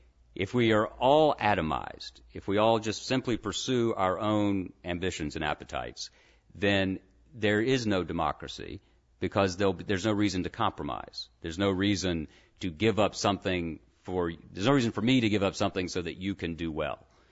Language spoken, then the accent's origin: English; the South, United States; now in California, United States; I'm in California. I know we're supposed to love each other. But I'm a Southerner.